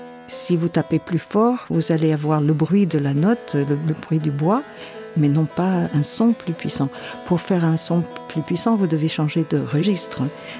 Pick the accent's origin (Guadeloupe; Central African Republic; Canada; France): Canada; Calgary, Alberta; Une fois, il y a eu un voisin chez nous à Calgary. J'avais peut-être 12 ans